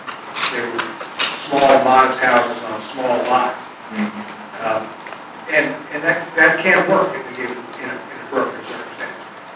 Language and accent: English; Virginia, United States; I grew up in Fairfax County, and when Fairfax County, when I was a little kid... There were cows right in our backyard